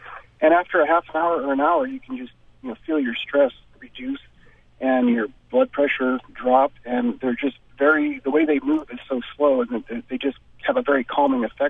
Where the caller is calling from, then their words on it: Fremont, California, United States; I am from Fremont. I breed ball pythons.